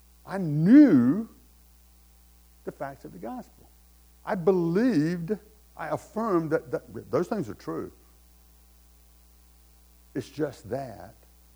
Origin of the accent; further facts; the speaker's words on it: United States; I was raised in America, you know, right down the road here.